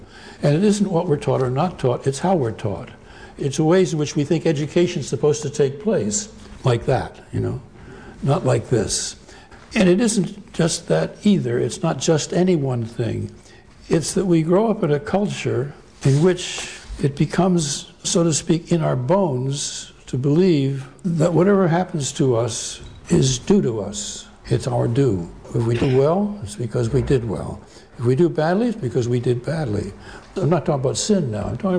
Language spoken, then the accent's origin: English; San Francisco, California, United States; born there; I was born in San Francisco, white, in a middle-class family.